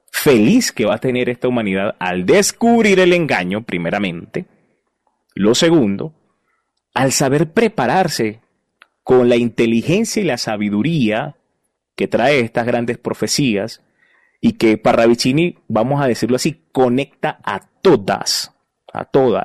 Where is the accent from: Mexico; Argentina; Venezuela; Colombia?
Venezuela; Barinas; born there; yo nací en Venezuela, soy venezolano de nacimiento, nací en Barinas específicamente